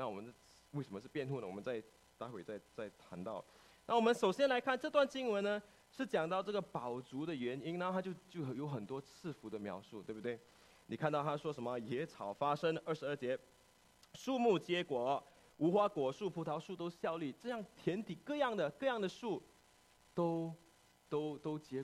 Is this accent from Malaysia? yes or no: yes; Malaysia; 我在马来西亚成长，那马来西亚呢很多华人都庆祝农历新年